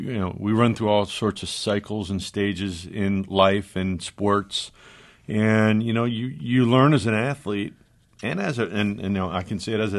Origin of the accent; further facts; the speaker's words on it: Souderton, Pennsylvania, United States; My parents were very blue collar, growing up in Souderton.